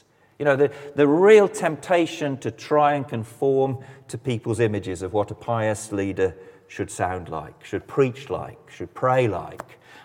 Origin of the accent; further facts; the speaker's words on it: England, United Kingdom; as an Englishman who's straight across the border